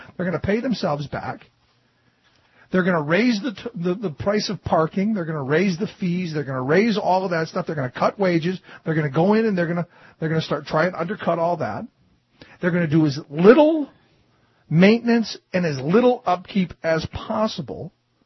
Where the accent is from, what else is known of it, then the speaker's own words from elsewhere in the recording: Cleveland, Ohio, United States; I mean, when I grew up in Cleveland, you could buy beer right from the gas station.